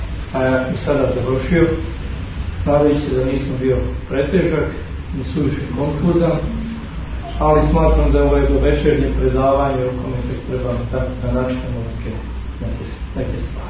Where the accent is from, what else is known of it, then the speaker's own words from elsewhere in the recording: Krajina, Croatia; ja moram kao čovjek iz krajine i krajišnje da kažem